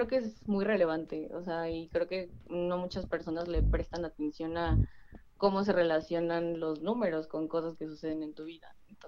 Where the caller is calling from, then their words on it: State of Mexico, Mexico; Del Estado de México.